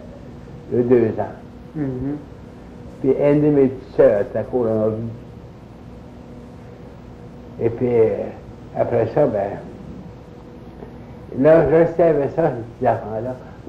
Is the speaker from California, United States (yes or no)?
no; Fort Kent, Maine, United States; Fort Kent.